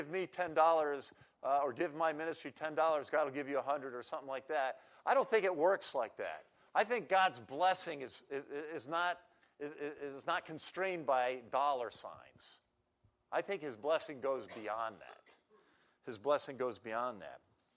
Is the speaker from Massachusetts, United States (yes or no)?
no; New York, United States; So anyway, I'm from New York, but I actually grew up in a farming community and dairy farming.